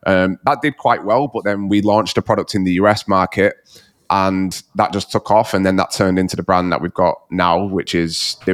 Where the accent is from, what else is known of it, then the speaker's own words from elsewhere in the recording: Manchester, North West England, United Kingdom; moved away as an adult; I'm from a little bit further north. Yeah, I'm from Manchester. Just outside of Manchester, yeah. So I went to university in Manchester and then left the UK.